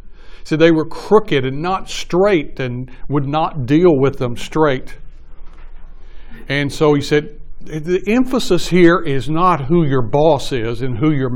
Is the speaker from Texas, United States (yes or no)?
yes; Dallas, Texas, United States; born there; They're not from they weren't born where I was born in Oak Cliff.